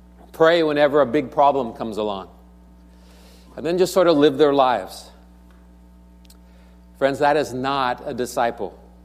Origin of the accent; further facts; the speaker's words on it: Portland, United States; I enjoyed sports with him as a youngster growing up in Portland.